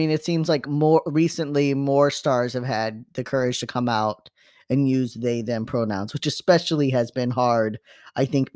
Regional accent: Chicago, Illinois, United States; I came from Chicago area where the Bulls, all the shit.

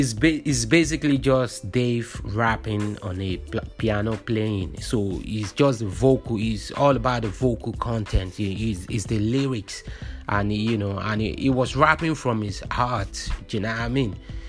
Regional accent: Nigeria; As you know, I'm from Nigeria

